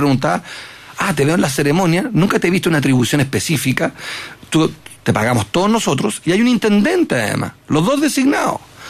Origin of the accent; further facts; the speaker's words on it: Chile; los progresistas queremos que ganemos como chilenos en La Haya.